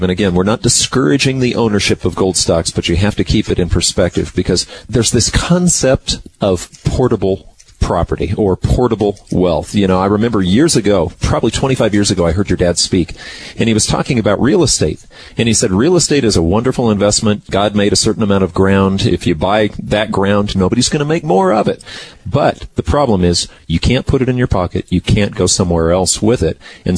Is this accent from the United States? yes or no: yes; United States; Well, David, as an American, sometimes I realize that I've really lived in an amazingly comfortable environment